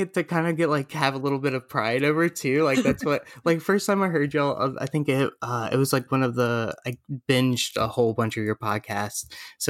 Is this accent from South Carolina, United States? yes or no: no; Florida, United States; I grew up in Florida, so like you get this like whole tourist fun atmosphere